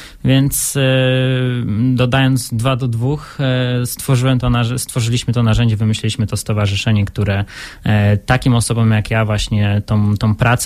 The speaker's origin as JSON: {"language": "Polish", "town": "Sulechów", "region": "Lubusz Voivodeship", "country": "Poland", "said": "Ja jestem z Sulechowa i mamy działalność na razie w moim miejscu zamieszkania."}